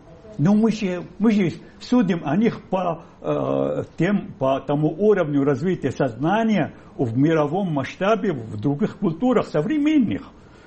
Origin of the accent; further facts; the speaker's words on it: Syria; Я родом из Сирии.